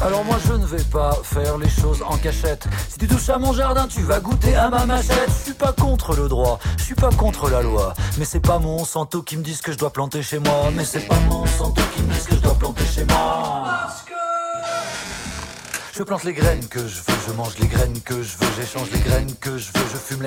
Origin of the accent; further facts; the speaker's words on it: Nouvelle-Aquitaine, France; Ok, je suis un bouseux, désolé, je suis des Landes.